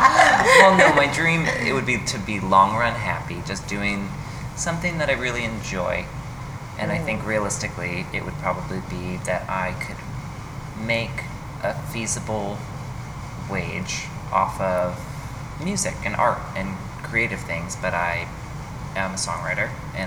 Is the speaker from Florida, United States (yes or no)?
no; Connecticut, United States; But anyway, so I grew up in Connecticut and love it there.